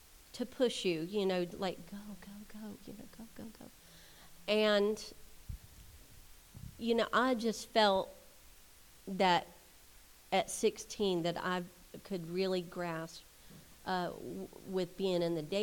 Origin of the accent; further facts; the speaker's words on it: Fort McCoy, Florida, United States; I was born and raised in Marion County, Fort McCoy area, actually. And I have always enjoyed being in Marion County